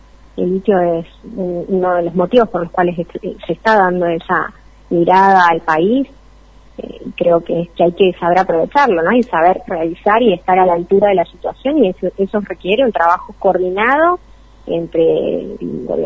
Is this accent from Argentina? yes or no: yes; Catamarca, Argentina; yo tengo la experiencia, por supuesto, porque soy de Catamarca y mi corazón está un poquito ahí